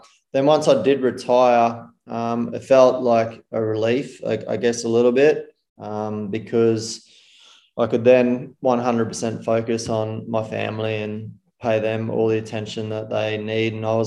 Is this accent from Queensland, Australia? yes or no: yes; Queensland, Australia; now in Perth, Australia; So I live in Perth at the moment. I was originally born and bred in Queensland.